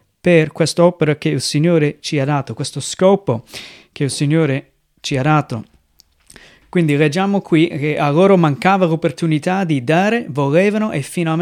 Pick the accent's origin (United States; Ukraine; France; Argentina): United States; Italian is a second language; now in Italy; sono missionario con la Chiesa Evangelica. Vengo dagli Stati Uniti e sono mandato qui in Italia